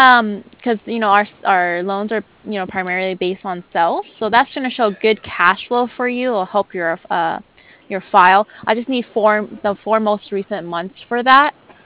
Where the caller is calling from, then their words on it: San Diego, California, United States; I'm calling from San Diego, California.